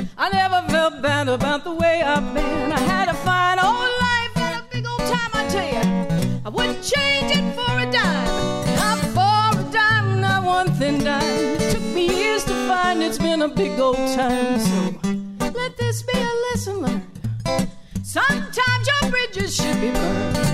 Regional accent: Wheeling, West Virginia, United States; I grew up in Wheeling, West Virginia, which is not exactly a hotbed of activity, and I couldn't wait to get out of there.

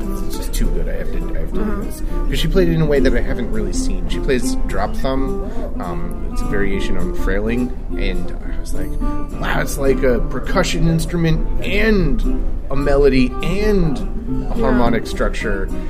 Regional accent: Virginia, United States; I grew up in Virginia running sound for folk music concert series around the Washington, D.C. area

